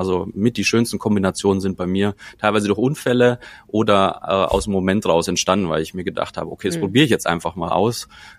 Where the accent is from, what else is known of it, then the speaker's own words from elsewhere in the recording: Bavaria, Germany; ich bin als bayerischer Bur im Münchner Oberland aufgewachsen mit Lederhose, Weißwurst und Co.